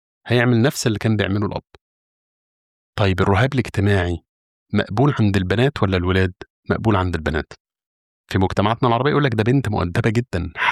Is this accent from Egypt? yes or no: yes; Egypt; لو حضرتك تذكر أن كان زمان عندنا في مصر ما يعرف بالكتاتيب